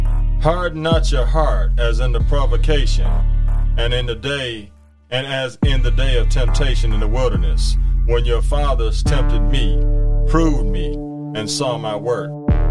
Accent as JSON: {"language": "English", "town": "Milwaukee", "region": "Wisconsin", "country": "United States", "tie": "born or raised there", "said": "Milwaukee, Wisconsin, my hometown"}